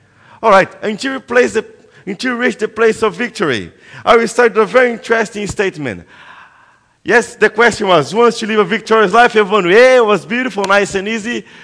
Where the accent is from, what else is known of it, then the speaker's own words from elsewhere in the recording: Brazil; English is a second language; I'm from Brazil.